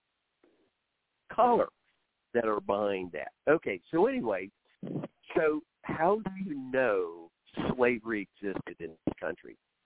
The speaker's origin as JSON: {"language": "English", "region": "Oklahoma", "country": "United States", "said": "And I'm from Oklahoma. I sure did. That's where I heard about the Trail of Tears."}